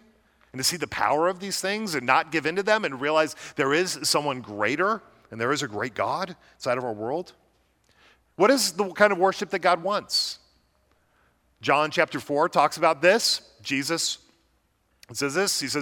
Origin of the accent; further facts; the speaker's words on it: United States; As an American, a little bit foreboding to see